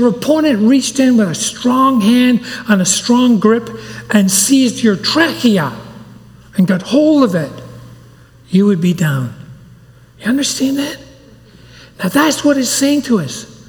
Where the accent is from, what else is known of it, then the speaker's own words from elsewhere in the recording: Glasgow, Scotland, United Kingdom; Harry and I were born and raised in Scotland. And I became a Christian when I was about 16 in a Baptist church in the city of Glasgow in Scotland, where I grew up.